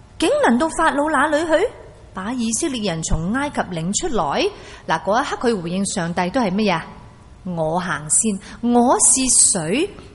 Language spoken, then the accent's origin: Chinese; Hong Kong; 不要用我们香港人此时此刻去想法，那多少尺先？是不是？有多少间房先？